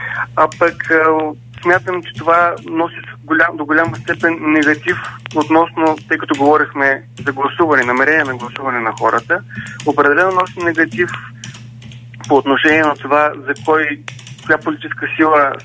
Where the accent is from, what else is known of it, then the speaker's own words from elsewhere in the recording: Northern Bulgaria, Bulgaria; Аз самия съм така от Северна България, родом.